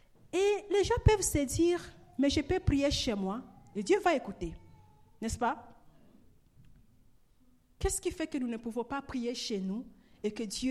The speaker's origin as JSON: {"language": "French", "town": "Goma", "region": "North Kivu", "country": "DR Congo", "said": "Moi, je suis de Goma, mais il était venu de Bukavu"}